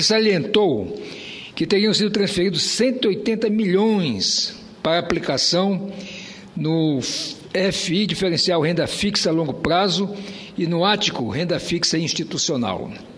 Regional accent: Roraima, Brazil; para mim, como roraimense, é muito triste ver acontecer no meu estado de Roraima.

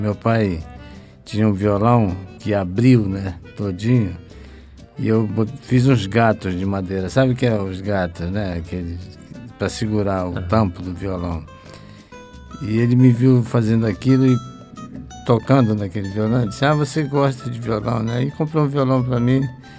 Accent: Santarém, Pará, Brazil; No Paraná de Alenquer, que se chama Surubiú. E me considero mocorongo porque a minha infância foi toda lá. Você sabe que o santareno tem um apelido de mocorongo.

